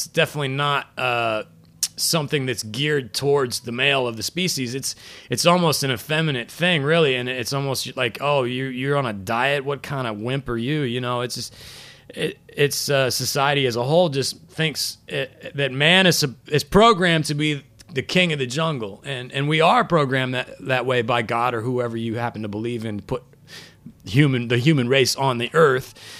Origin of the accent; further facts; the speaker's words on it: Midwest, United States; I mean, I'm from the Midwest, so, you know, and once again, it's not just a Midwestern thing.